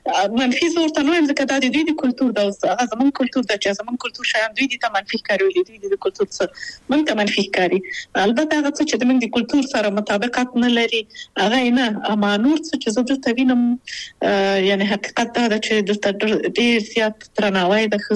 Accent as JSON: {"language": "Pashto", "country": "Afghanistan", "lives_now": "Austria", "said": "دا هغه هغه وجداني مسؤلیت دی او دغه اړیکه ده چې ما بېرته افغانستان ته بیایي او هغه نه پرې کېږي هغه اړیکه شته"}